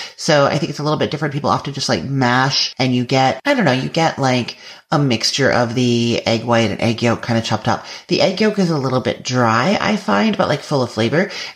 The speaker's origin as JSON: {"language": "English", "country": "Canada", "tie": "born or raised there", "said": "we used to have it when I was growing up in Canada."}